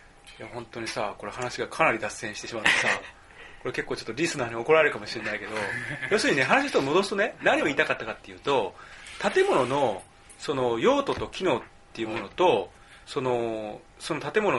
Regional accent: Kansai, Japan; now in Tokyo, Japan; 僕も元関西出身なんだけどさ

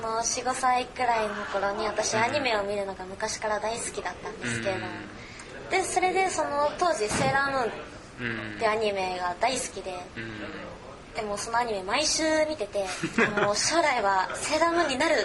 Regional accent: Noboribetsu, Hokkaido, Japan; now in Tokyo, Japan; 北海道の登別というところなんですけど、田舎です。

